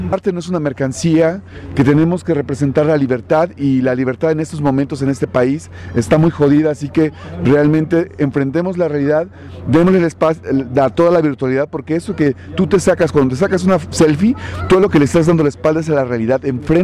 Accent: Xalapa, Veracruz, Mexico; vengo de Xalapa, Veracruz.

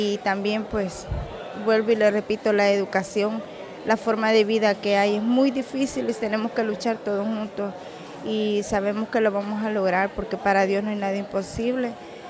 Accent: El Salvador; vengo de El Salvador, vengo también aquí apoyando a nuestros amigos en la caravana

